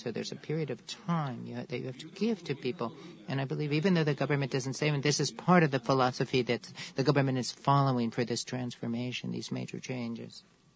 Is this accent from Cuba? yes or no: yes; Havana, Cuba; I'm from Havana, and I'm from the industrial.